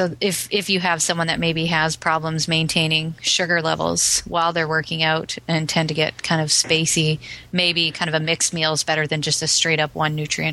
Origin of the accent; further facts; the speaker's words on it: Canada; I'm Canadian, and I grew up with canola fields all around me